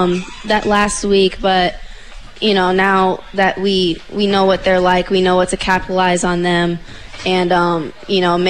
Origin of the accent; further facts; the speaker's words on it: Sioux City, Iowa, United States; Well, I am from Sioux City, Iowa